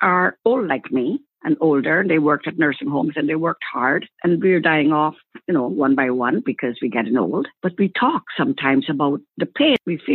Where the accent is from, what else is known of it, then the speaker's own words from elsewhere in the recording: Guyana; also born or lived in England; now in Canada; I'm from Guyana, where it was peaceful. And then England, which their problems were far removed from a little person like me.